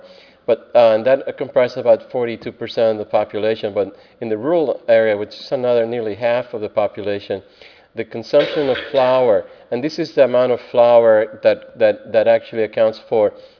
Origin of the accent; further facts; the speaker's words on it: Puerto Rico; if you ask me in Spanish, of where are you from or who are you, I say I'm Puerto Rican. I don't say I'm Hispanic.